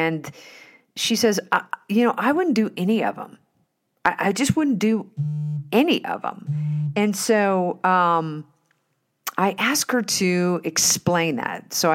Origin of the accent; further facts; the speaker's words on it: Oklahoma, United States; So I have been, even though I'm from Oklahoma, he was from Oklahoma.